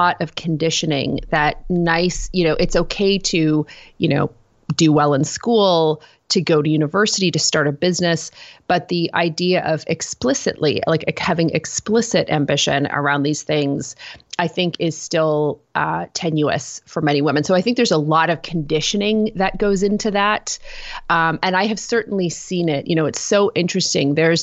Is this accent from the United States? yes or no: no; United Kingdom; now in Canada; When I was a teenager, you know, I grew up in a household. We immigrated to Canada from the United Kingdom. I'm a biracial woman.